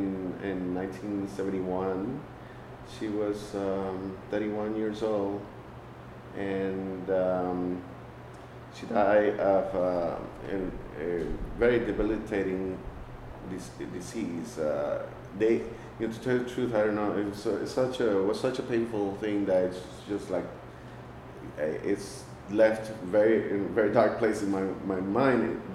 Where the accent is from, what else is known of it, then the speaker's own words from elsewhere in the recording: San Juan, Puerto Rico; born there; I was born in San Juan, and to be more specific, Santurce, and in 1955, December 6th.